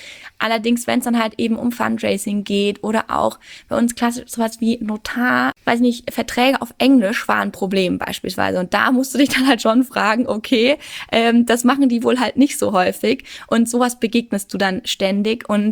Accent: Würzburg, Bavaria, Germany; now in Regensburg, Germany; Ich bin ja ursprünglich aus Würzburg und bin dann nach Regensburg gekommen wegen meiner Beziehung

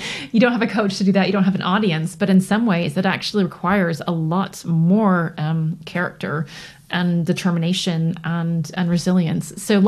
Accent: Toronto, Ontario, Canada; So I grew up in Toronto.

